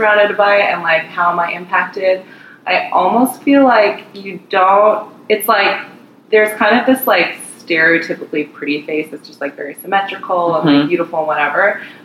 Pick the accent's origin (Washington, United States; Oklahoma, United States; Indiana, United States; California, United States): Indiana, United States; And just like as an Asian American growing up in Indiana, like you want to see somebody that you can relate to.